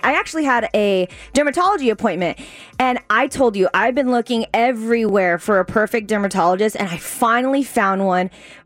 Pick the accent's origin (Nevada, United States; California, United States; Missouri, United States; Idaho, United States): Nevada, United States; Silverado Ranch; I am not from these parts. I am from Silverado Ranch. In Silverado Ranch, we are normal down there. There are no roundabouts.